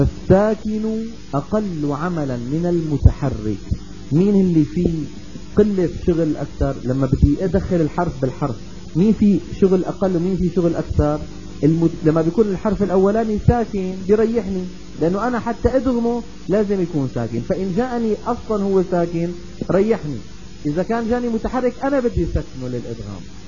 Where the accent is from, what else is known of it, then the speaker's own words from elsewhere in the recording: Levant, Syria; كثير من العامة وخاصة عندنا في الشام يعاملونها معاملة الحروف الشمسية،